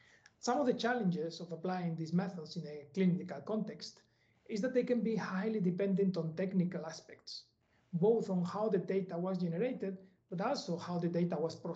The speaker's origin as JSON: {"language": "English", "town": "Valladolid", "region": "Castile and León", "country": "Spain", "tie": "born or raised there", "second_language": "English", "moved": "as an adult", "lives_now": "Cambridge, United Kingdom", "said": "a statistician and later as an associate lecturer in my hometown university. That was in Spain, in Valladolid."}